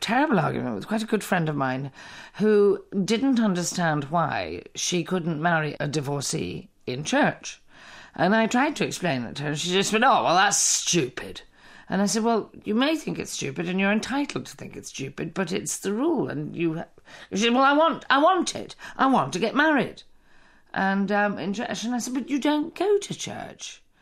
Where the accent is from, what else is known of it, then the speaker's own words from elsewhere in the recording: England, United Kingdom; Because basically, I was brought up in England. My family are Irish Catholics.